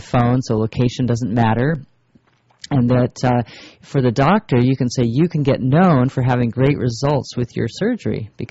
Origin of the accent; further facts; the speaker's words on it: Santa Barbara, California, United States; I, I'm from Santa Barbara, so I told him that I could help him get on those.